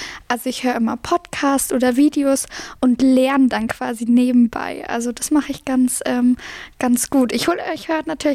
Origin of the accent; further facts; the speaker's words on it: Farchant, Bavaria, Germany; Aus Fahan, ja, das ist ein kleiner Vorort vor Garmisch, aber ja, ich wollte einfach eine Zeit lang ein bisschen weg von zu Hause